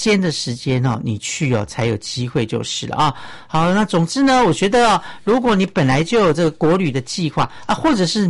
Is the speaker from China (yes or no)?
no; Miaoli County, Taiwan; 还有我的家乡苗栗，也欢迎大家来面，哎，这个苗栗呢来玩玩哈、哦。